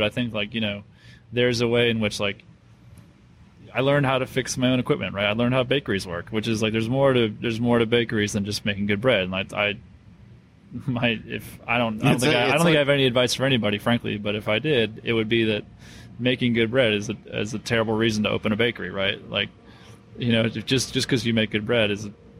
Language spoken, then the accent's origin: English; Northeast, United States; I'm from the Northeast, so Duke basketball.